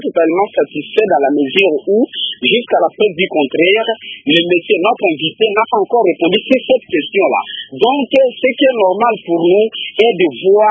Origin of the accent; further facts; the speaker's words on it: Mbandaka, Équateur, DR Congo; chez moi en Bandaka.